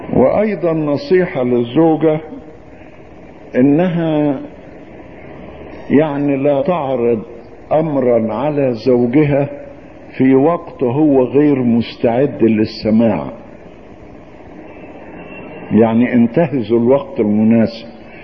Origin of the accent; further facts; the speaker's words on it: Upper Egypt, Egypt; ده عندنا في الصعيد